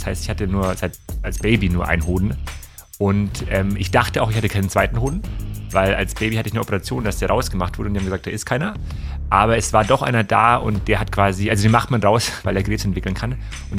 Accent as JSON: {"language": "German", "town": "Munich", "region": "Bavaria", "country": "Germany", "lives_now": "Berlin, Germany", "said": "Ich wohne seit 7 Jahren in Berlin, bin ursprünglich aus München."}